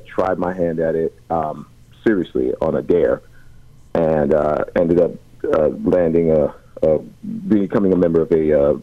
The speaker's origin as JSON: {"language": "English", "region": "New York", "country": "United States", "tie": "born or raised there", "said": "I grew up in New York."}